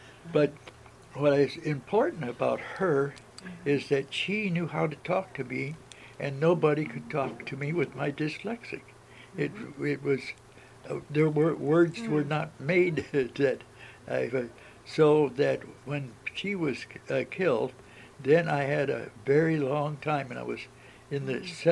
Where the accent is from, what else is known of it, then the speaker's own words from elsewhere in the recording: Huntington Beach, California, United States; I was born in Long Beach, and then I was moved down to Huntington Beach, along the coast